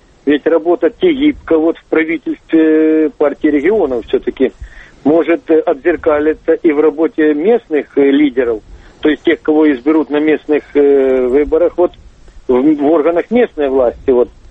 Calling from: Moscow, Russia; Я звоню из Москвы, однако я украинец.

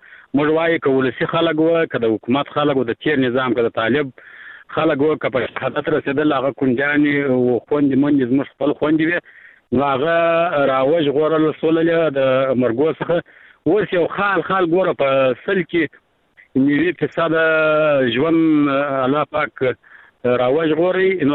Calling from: Arghandab, Kandahar, Afghanistan; لکندار ولایت ارغنداو ولسوالۍ سه د ټلیفون په کار شم خورې

